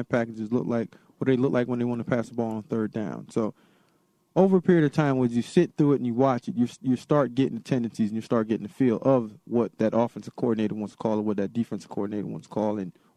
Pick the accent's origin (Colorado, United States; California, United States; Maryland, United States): Maryland, United States; Silver Spring; You know what? I'm from Silver Spring, Maryland.